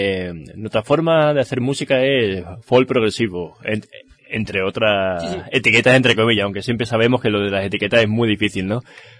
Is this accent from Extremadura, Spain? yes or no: yes; Mérida, Extremadura, Spain; Los tenemos con nosotros porque tocan aquí en Mérida, en mi tierra.